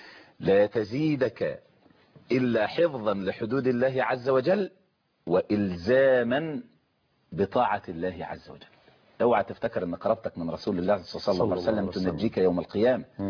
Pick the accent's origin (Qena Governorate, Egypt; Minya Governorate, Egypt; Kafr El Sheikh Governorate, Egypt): Kafr El Sheikh Governorate, Egypt; Kafr El Sheikh; أقول: أنا من كفر الشيخ